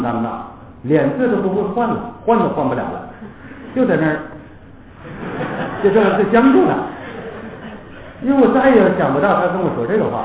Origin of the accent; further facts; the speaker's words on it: China; 我们中国人呢，最没有的东西，最少的东西就是坦诚。